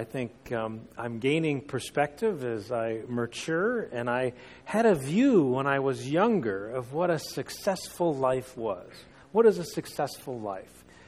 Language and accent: English; United States; I was born here in America. It's not my fault. It's not. It's where I was born. So I grew up with an American view of life.